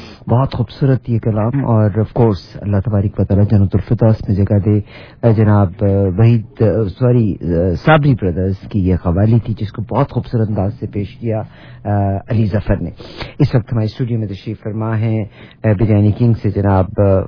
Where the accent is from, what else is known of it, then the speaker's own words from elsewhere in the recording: Punjab, Pakistan; actually میں پنجاب سے ہوں